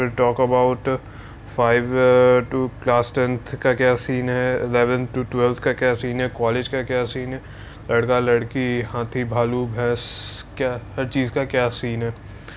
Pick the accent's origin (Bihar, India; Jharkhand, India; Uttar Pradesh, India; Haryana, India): Bihar, India; Patna; And in that state I live in the capital of that state. सो मैं पटना से बोलूँ, मैं पटना से हूँ.